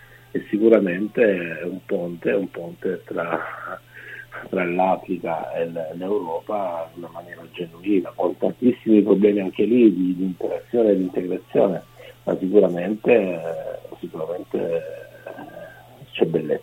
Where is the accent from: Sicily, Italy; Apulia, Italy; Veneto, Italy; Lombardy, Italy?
Apulia, Italy; dal Salento a mezzanotte da Lecce, dal mio paese, pure leccese, sono a 30 km a sud di Lecce